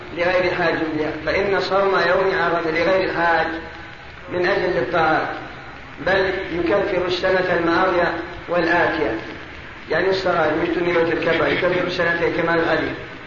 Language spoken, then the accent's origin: Arabic; Riyadh, Riyadh Province, Saudi Arabia; لأن المؤذنين الآن ما لهم ضابط خاصة عندنا بالرياض ما لهم ضابط